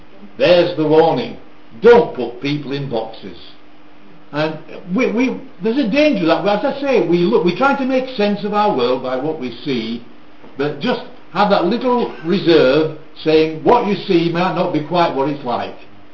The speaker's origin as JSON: {"language": "English", "region": "Yorkshire and the Humber", "country": "United Kingdom", "said": "I mean, you wouldn't know I came from Yorkshire, would you?"}